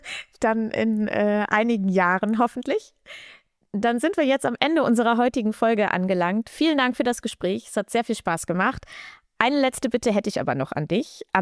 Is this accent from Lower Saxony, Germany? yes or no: yes; Hanover, Lower Saxony, Germany; Ich komme aus Hannover, wir feiern hier überhaupt keinen Karneval oder Fasching.